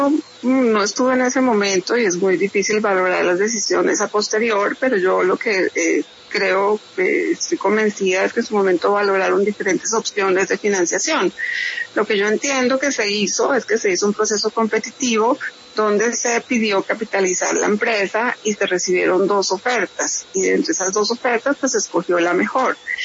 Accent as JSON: {"language": "Spanish", "town": "Bogotá", "region": "Bogotá D.C.", "country": "Colombia", "said": "que a uno le debe importar como bogotano"}